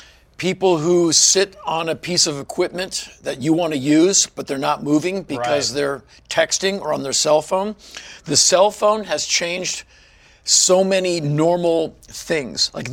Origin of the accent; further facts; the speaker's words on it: United States; Where are you from? I'm from America.